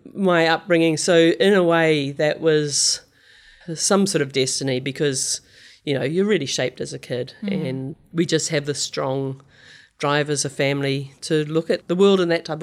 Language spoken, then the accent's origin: English; Kerikeri, Northland, New Zealand; I grew up in Kerikeri in the Bay of Islands, and youngest of six, so I was born loud.